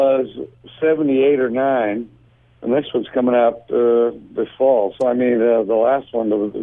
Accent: Texas, United States; we're from Texas originally. I mean, the whole thing got started in Texas.

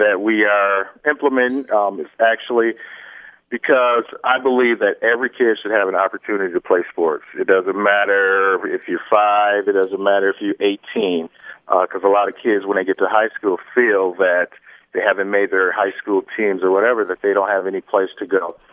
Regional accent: Lansing, Michigan, United States; I think I grew up here in Lansing, Michigan

